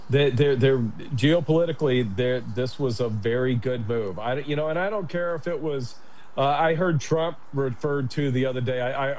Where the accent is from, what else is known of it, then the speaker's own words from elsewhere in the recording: United States; I don't work for Exxon, but I am an American